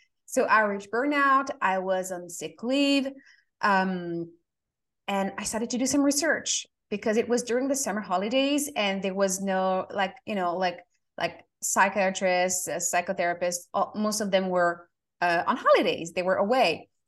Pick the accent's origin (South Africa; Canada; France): France; I grew up, I was born and raised in France